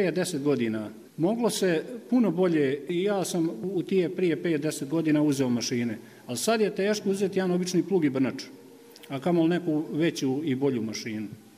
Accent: Dobrljin, Republika Srpska, Bosnia & Herzegovina; iz Dobrljina sam, poljoprivrednik sam

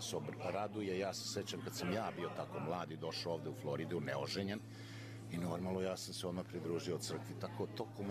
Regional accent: Kruščica, Vojvodina, Serbia; born there; moved away; rođen sam u Kruščici, Bela crkva u Banatu, a ovde sam više od 50 godina. Došli smo 67. godine u poseti svom pokojnom dedi na 2 godine

